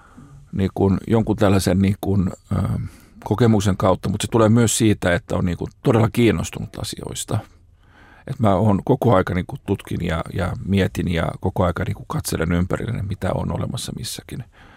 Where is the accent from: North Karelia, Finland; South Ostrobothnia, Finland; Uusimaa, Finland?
Uusimaa, Finland; Helsinki; now in Karjaa, Finland; No mä asun tuota Karjaalla ja mulla on siellä viiden hengen perhe, mutta on alun perin Helsingistä ja on asunut täällä Helsingissä koko nuoruuteni ja varhaisen aikuisuuteni, kunnes muutin sinne Karjaalle pieneen kaupunkiin.